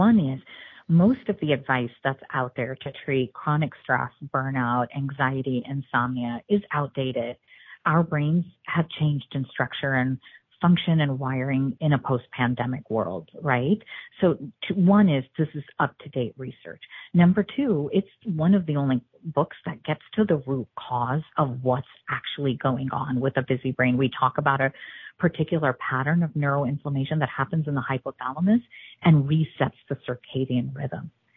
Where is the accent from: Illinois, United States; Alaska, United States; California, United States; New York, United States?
Illinois, United States; Let's not talk about access to rural America, like where I grew up in Illinois.